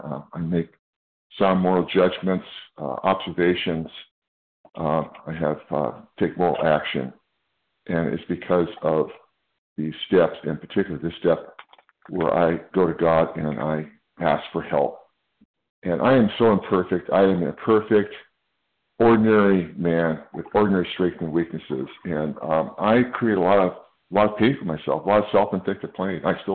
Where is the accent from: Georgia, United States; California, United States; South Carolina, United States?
California, United States; I'm from Northern California.